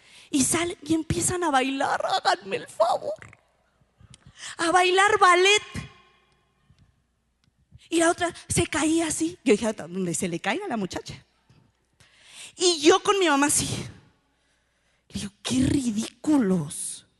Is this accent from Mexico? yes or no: yes; Oaxaca, Mexico; como buen oaxaqueño ha sido al andador turístico